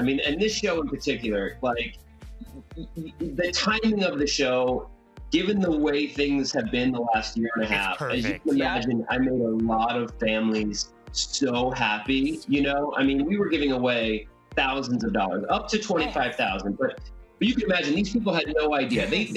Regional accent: New Jersey, United States; I'm from New Jersey. We actually filmed like two towns away from where I grew up.

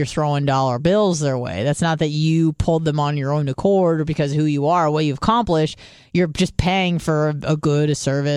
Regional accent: Clearwater, Florida, United States; I'm from Clearwater.

